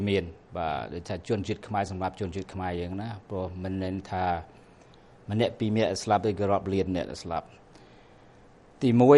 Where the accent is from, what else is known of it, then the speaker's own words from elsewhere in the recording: Battambang, Cambodia; ស្រុកកំណើតខ្ញុំនៅបាត់ដំបងភូមិព្រៃខ្រាំងស្រុកសង្កែខេត្តបាត់ដំបងនៅជាមួយនឹងម្ដាយហើយនឹងឪពុកហើយបងស្រី